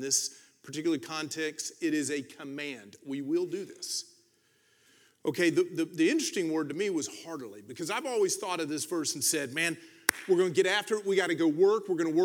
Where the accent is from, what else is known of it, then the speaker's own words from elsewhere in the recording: the South, United States; we're both from the South. We're kind of southern boys